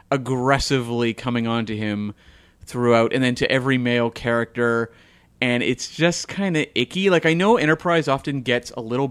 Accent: Canada; because we're Canadian, same thing kind of up here

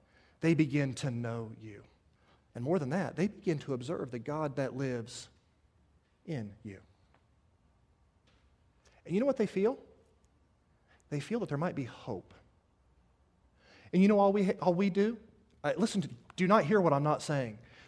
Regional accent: Kansas, United States; and I was from Kansas, so I could tell where the storms were.

